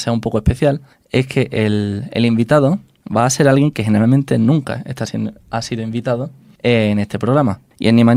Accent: Spain; mi compañera Nerea López, que venimos de España a realizar un voluntariado.

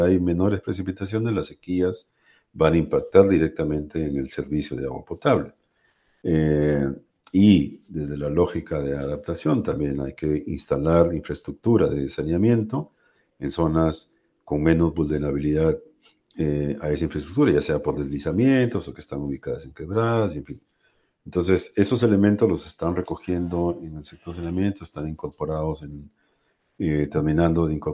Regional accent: Piura, Peru; yo soy de Piura, en el caso de Piura y en la costa

